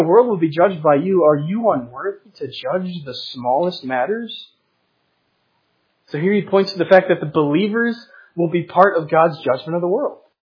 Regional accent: Chicago, Illinois, United States; I grew up in Chicago, so I'm a Cubs fan.

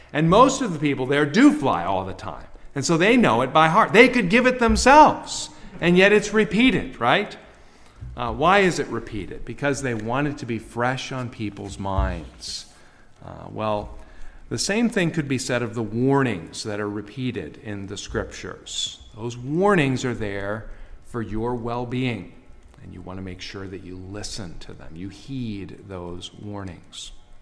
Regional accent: Cleveland, Ohio, United States; I can say that because I grew up in Cleveland.

